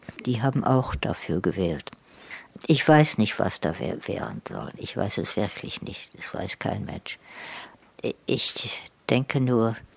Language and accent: German; England, United Kingdom; German is a second language; Ich bin Engländerin. Ich bemühe mich, Deutsch zu sprechen. Ich lese nicht Deutsch. Ich kann ein bisschen lesen.